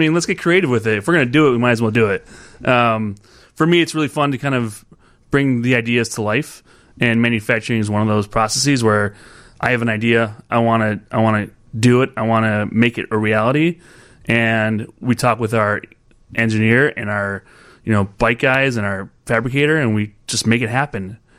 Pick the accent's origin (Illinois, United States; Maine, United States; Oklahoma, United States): Illinois, United States; Chicago; I grew up in Rogers Park. I took the lakefront.